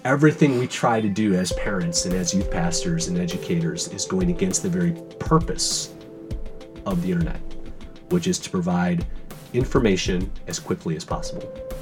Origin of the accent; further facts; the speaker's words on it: Michigan, United States; Been born and raised in Michigan and got a family here.